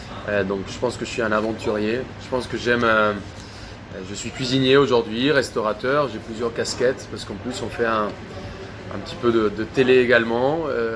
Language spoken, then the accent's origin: French; Colombia; moved away as an adult; now in France; Alors, je suis né en Colombie. Je suis colombien, adopté par la France à 18 ans. Je quitte la Colombie pour venir faire la cuisine.